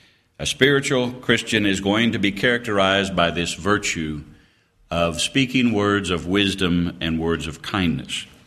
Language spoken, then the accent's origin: English; Topeka, Kansas, United States; No, I'm born and raised in Topeka, Kansas.